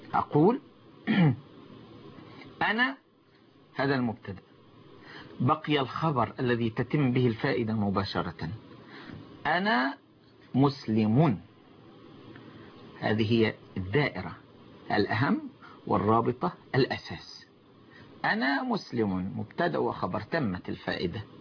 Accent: Egypt; أنا مسلم، أنا مسلم عربي اللسان، أسكن مصر، داري وبلدي ومسقط رأسي ومرتع صبايا وموضع أهلي، وهي عزيزة علي وأنا شغوف بها

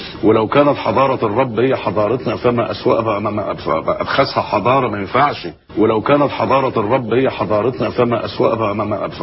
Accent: Egypt

